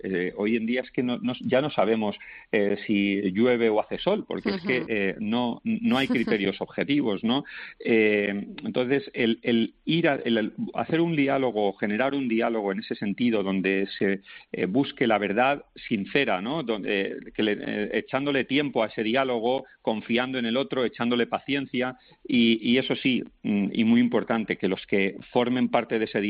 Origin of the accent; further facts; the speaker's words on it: Valencia, Valencian Community, Spain; como es Valencia, mi tierra, por cierto.